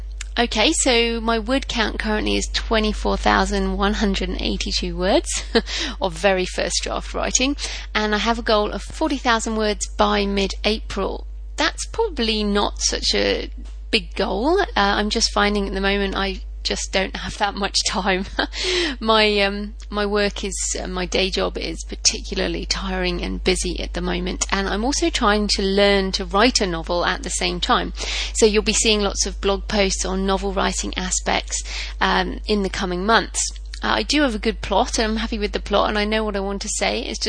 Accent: United Kingdom; And I guess being British, the rain helps me.

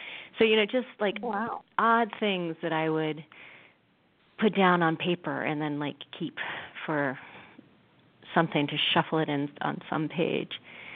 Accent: West Point, New York, United States; even though I was raised sort of outside of West Point, the military academy

